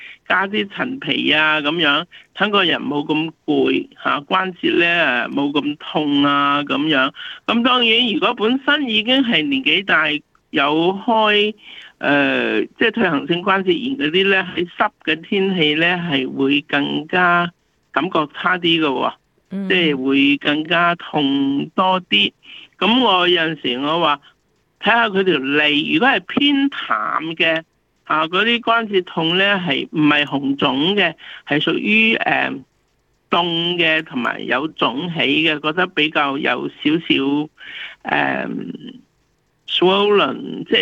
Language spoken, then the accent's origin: Cantonese; China; 我们中国人讲嘢就揽埋了风湿啦